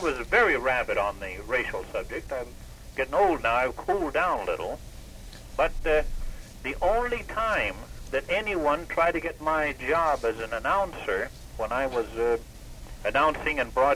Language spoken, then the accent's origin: English; California, United States; born there; Now, I was born in California. My mother was born in California. My grandmother was born in California. And my great-grandmother was born in California.